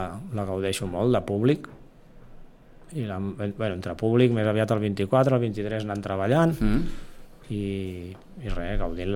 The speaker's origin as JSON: {"language": "Catalan", "town": "Sitges", "region": "Catalonia", "country": "Spain", "said": "ara passen els del meu poble, no? Uh-huh. El so aquest que tenim aquí a Sitges"}